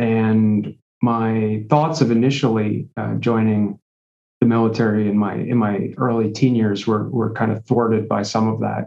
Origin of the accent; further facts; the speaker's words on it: Brick, New Jersey, United States; also born or lived in Philadelphia; I grew up, I was born and raised in Brick and left for a little while to go do some service work and schooling out in Philadelphia. My wife and I lived in Philadelphia for a bit. And then when it was time to have kids, we moved back to Brick.